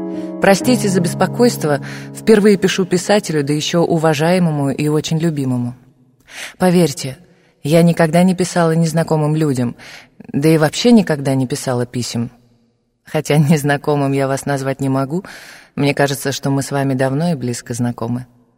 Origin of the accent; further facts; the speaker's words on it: Moscow, Russia; Мы с вами примерно одного поколения, мы земляки, я тоже москвичка.